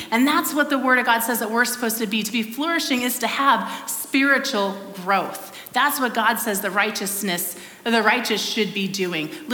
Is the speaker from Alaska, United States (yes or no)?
yes; Kodiak Island, Alaska, United States; Just saying the word makes me smile because I grew up in Kodiak Island, and there's cedar logs that would roll up on the island